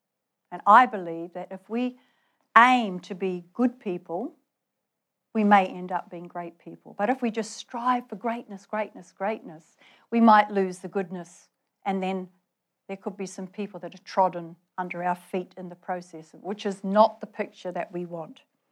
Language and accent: English; New Zealand; I'm from New Zealand, so I know what it looks like when a shepherd is guiding his flock